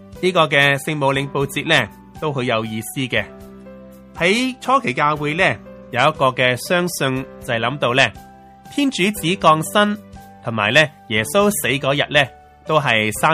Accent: China; 都近我哋中国人嘅冬至啦

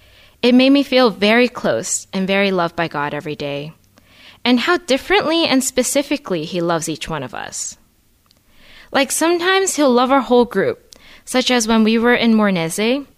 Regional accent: Canada; As a Canadian, landing in Milan during the middle of the Italian summer heat, it was quite overwhelming.

